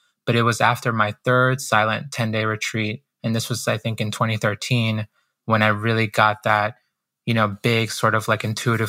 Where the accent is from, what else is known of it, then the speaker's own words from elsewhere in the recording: Boston, Massachusetts, United States; also born or lived in Guayaquil, Ecuador; I was born in Guayaquil, Ecuador, so in South America. And my parents, they moved us to the United States. My mom, my dad, and my brother and I, we came here when I was about 4 years old. And we moved to Boston.